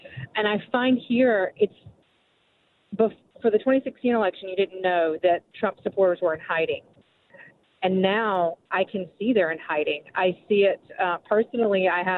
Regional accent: Maine, United States; now in Raleigh, United States; I live in Raleigh, North Carolina, and I grew up in Maine

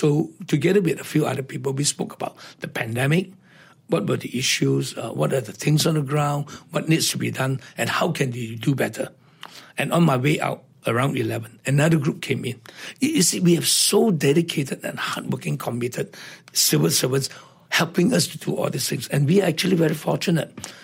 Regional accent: Malaysia; I am a Malaysian first. Okay, I'm a Malaysian. I'm born here, we are bred here

